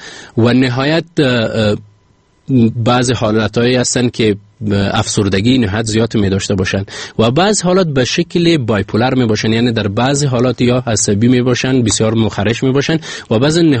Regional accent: Afghanistan; زه هم له افغانستان یم، افغان یم

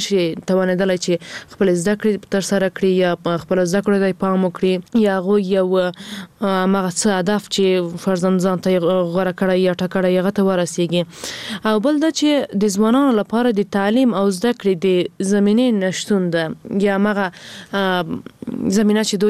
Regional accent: Ghazni, Afghanistan; زه هم د غزنی یمه

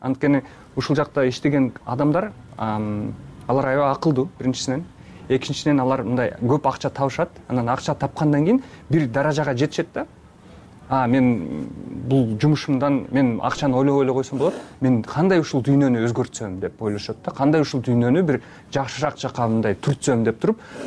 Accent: Osh, Osh Region, Kyrgyzstan; Мен мисалы өзүм Оштон болом, жөнөкөй эле мектепти бүткөн Оштон.

